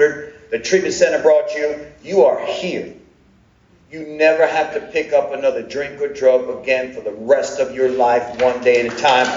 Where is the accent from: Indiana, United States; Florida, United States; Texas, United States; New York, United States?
New York, United States; they realized I'm from Long Island tribe, like the Italians. I'm a half Jewish, half Italian.